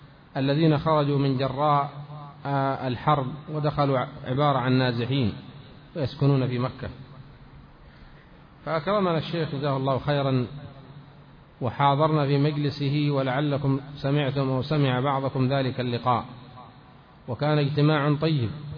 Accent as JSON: {"language": "Arabic", "region": "Aden", "country": "Yemen", "said": "ثم الشيخ دعا كل الحاضرين إلى العشاء ترحيبا بالضيوف الذين جاءوا، كانوا نحن ومن معنا من أهل عدن"}